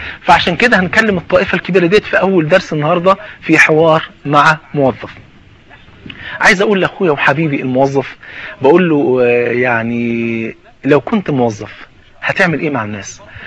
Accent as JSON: {"language": "Arabic", "country": "Egypt", "said": "حتى المثل طلع عندنا في مصر"}